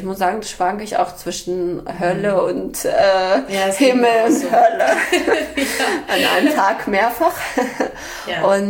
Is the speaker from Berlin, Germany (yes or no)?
yes; Berlin, Germany; Ich komme ja aus Berlin.